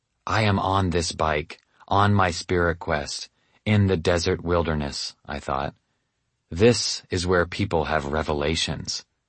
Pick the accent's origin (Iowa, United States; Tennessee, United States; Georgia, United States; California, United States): Tennessee, United States; Nashville; I grew up in Nashville, Tennessee, a place with almost more churches than houses.